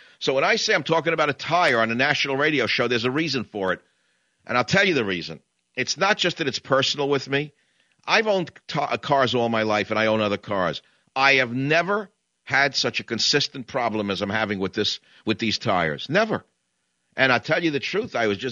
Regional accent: New York, United States; You know, I'm from New York.

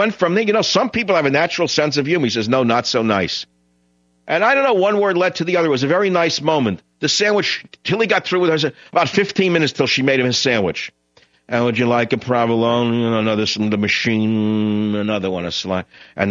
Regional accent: New York, United States; Remember, I grew up in New York where one deli man in one appetizing store on Long Island could serve 43 people in about 14 minutes.

